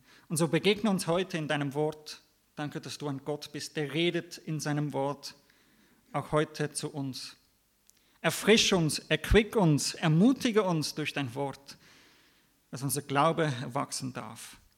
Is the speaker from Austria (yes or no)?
no; Germany; born there; first language German; also ich bin gebürtiger Deutscher und das ist eigentlich meine Muttersprache.